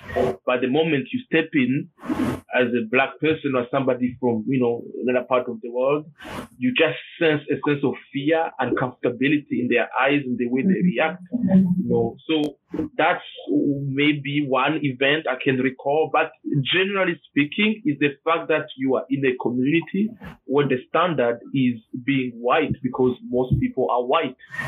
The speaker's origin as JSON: {"language": "English", "country": "Burundi", "also_born_or_lived": "Rwanda", "said": "I'm from Burundi and Rwanda. And where we come from, you know, most people are black"}